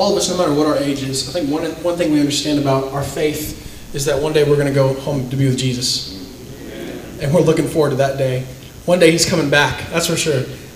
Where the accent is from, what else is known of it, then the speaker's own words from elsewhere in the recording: Jacksonville, Florida, United States; I'm from the good old land of Jacksonville, Flori